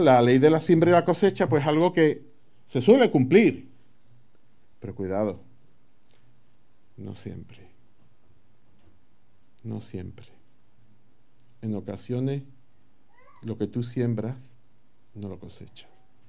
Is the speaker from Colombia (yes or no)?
no; Andalusia, Spain; Muchos de nosotros, pues somos andaluces pura cepa. Yo miro para atrás y yo no encuentro un descendiente que no sea andaluz.